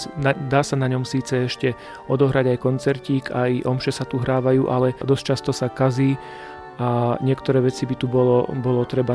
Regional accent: Banská Bystrica, Banská Bystrica Region, Slovakia; tento kostol aj tento orgán poznám dlhšiu dobu, keďže pochádzam z Banskej Bystrice.

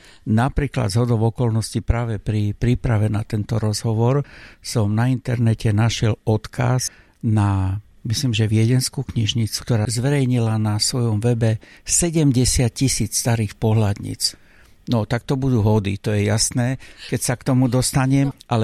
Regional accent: Košice, Košice Region, Slovakia; najväčšiu časť je venovaná Košiciam, odkiaľ pochádzam.

